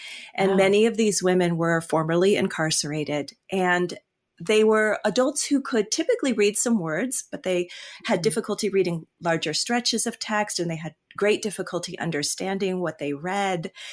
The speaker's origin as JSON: {"language": "English", "region": "California", "country": "United States", "said": "But for some reason, Michigan keeps calling me back, even though I'm actually from California."}